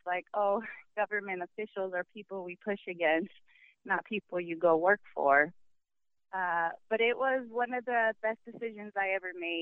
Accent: Tucson, Arizona, United States; I was born and raised here in Tucson. My parents actually lived in the Greenview Apartments in Barrio Sobaco when I was born. So I've grown up on the west side and the south side for the majority of my life

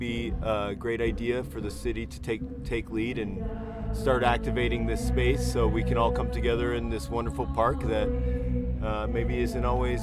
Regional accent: Tucson, Arizona, United States; When I was growing up in Tucson, the Arizona Daily Star used to put together a wonderful Battle of the Bands every year at the Rialto Theater.

